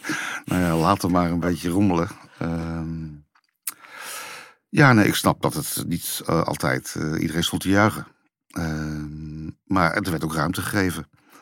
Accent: Netherlands; Ja, ik ben een van de Nederlanders die denkt... ik denk in heel mijn journalistieke carrière gaat het over misbruik en oneigenlijk gebruik van sociale voorzieningen.

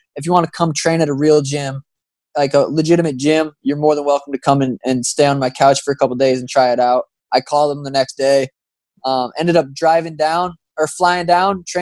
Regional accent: Montana, United States; now in Arizona, United States; He's the reason I moved down to Arizona. He's also from Montana. We're both from Montana, but we didn't know each other. Montana's super small in population.

